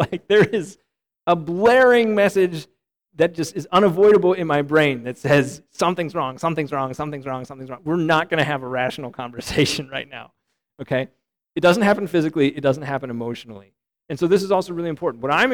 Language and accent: English; United States; Because, I mean, I grew up as an American.